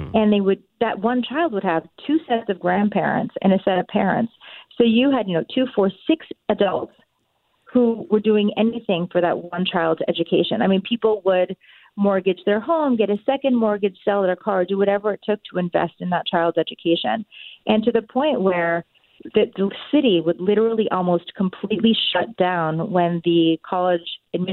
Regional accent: United States; first language Japanese; English is a second language; So Japanese is actually my first language, though I grew up in the U.S. because mm-hmm. my mom is a first-gen immigrant from Japan.

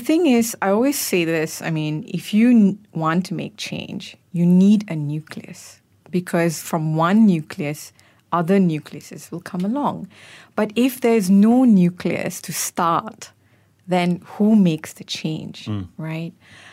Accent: Malaysia; oh, maybe I'm not identified as Indian anymore. I'm identified as Malaysian. And I won't be judged on my skin color. And I have that hope for Malaysia.

